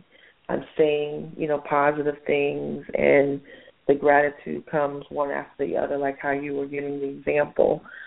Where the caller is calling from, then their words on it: Atlanta, Georgia, United States; Hi, Adam. … calling from Atlanta. Happy Thanksgiving.